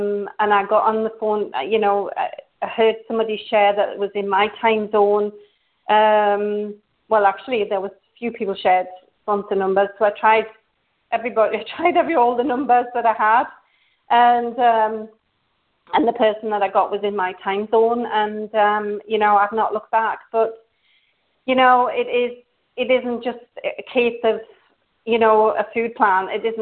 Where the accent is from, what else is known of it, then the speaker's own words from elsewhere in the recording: England, United Kingdom; now in Norway; I'm originally English. I'm originally from England, but I live in Norway.